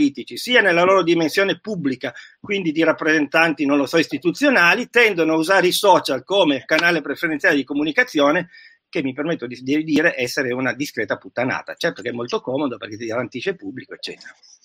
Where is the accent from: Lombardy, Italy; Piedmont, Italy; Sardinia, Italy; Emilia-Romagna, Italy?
Piedmont, Italy; Turin; sono torinese, anche di in questo momento residenza